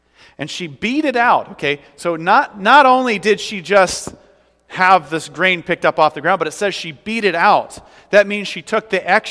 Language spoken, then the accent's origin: English; Iowa, United States; I'm from Iowa and I don't even know what a bushel is.